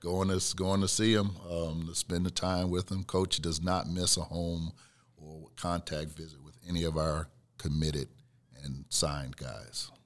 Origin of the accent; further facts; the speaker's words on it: Newark, New Jersey, United States; But prior to coming from New Jersey and growing up in Newark like I did, he's not far from the neighborhood I grew up in.